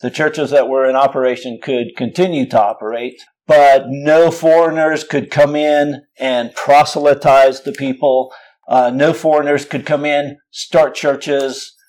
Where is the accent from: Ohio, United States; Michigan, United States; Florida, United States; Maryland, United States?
Florida, United States; I was raised in South Florida, and a lot of the families and children that I interacted with, my family interacted with, were Cubans.